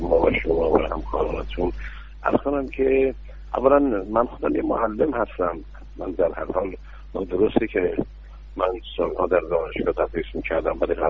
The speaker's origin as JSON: {"language": "Persian", "country": "Iran", "said": "من وظیفه خودم دارستم به عنوان یک ایرانی"}